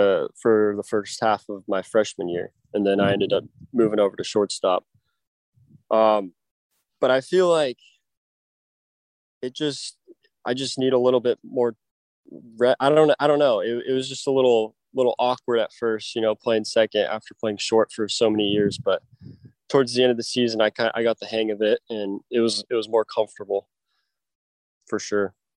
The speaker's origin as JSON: {"language": "English", "town": "San Diego", "region": "California", "country": "United States", "tie": "born or raised there", "said": "I grew up in California, San Diego, so kind of that beach guy."}